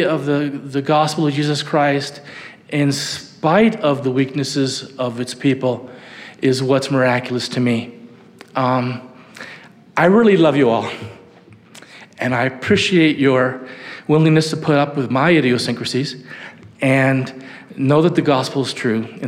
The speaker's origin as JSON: {"language": "English", "region": "New York", "country": "United States", "said": "knowing that I was from Western New York"}